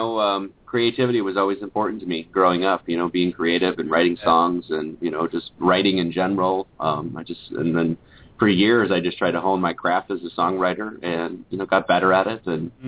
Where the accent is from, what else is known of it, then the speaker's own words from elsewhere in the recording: Wisconsin, United States; But, yeah, I've been growing up in the Midwest, I've been surrounded by just fantastic musicians my entire life.